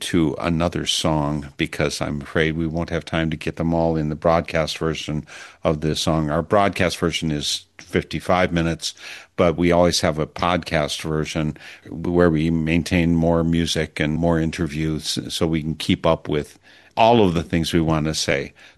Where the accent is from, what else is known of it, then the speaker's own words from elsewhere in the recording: Darlington, Wisconsin, United States; I was born in Darlington, Wisconsin, which is on the Pecatonica River, and they used to have floods there.